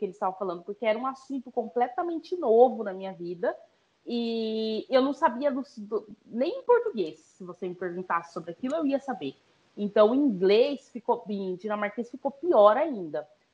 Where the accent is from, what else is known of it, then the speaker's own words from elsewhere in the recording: Mato Grosso do Sul, Brazil; also born or lived in Florianópolis; Eu passei a minha vida toda no Mato Grosso do Sul morando em casa. Depois eu mudei para Florianópolis, morei em apartamento. Aí mudei para cá, mudei para apartamento também.